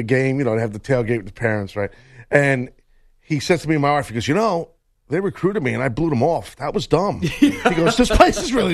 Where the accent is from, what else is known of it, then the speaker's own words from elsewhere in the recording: New York, United States; I guess because I'm from New York, but still, as a Met fan, I don't know.